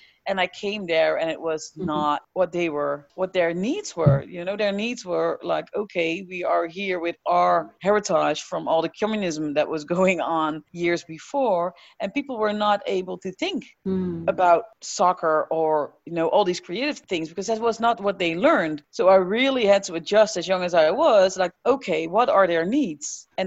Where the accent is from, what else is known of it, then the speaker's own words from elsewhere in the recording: Netherlands; English is a second language; also born or lived in New York City, United States / Chicago, United States; born and raised in the Netherlands. I'm 36, almost 37 years old next week.